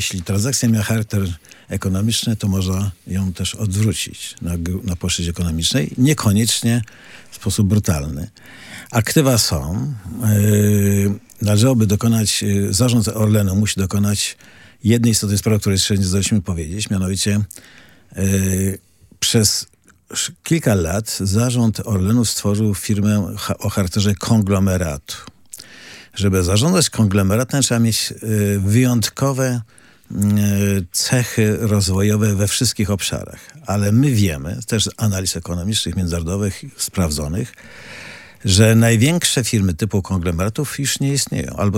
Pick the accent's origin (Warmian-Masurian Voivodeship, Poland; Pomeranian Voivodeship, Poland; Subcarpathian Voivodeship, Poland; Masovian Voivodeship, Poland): Pomeranian Voivodeship, Poland; nie dlatego, że jesteśmy z Pomorza i nam brakuje tego tutaj podmiotu